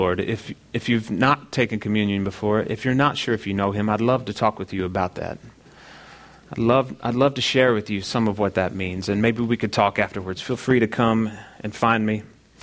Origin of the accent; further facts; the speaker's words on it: Kentucky, United States; I grew up in Kentucky